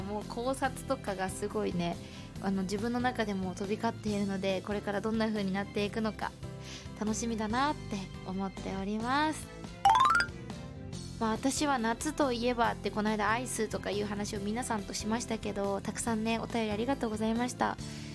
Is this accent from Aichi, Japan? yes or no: yes; Aichi, Japan; 自分が地元が愛知なので